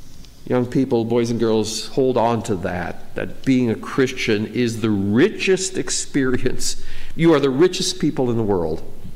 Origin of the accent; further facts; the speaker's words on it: Pella, Iowa, United States; I remember working in a certain factory in my hometown of Pella.